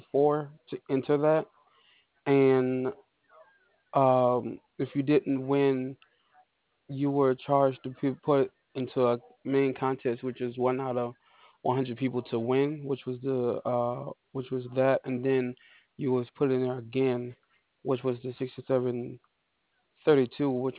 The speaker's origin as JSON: {"language": "English", "town": "New Orleans", "region": "Louisiana", "country": "United States", "said": "I'm from New Orleans, so I know what the homeless look like."}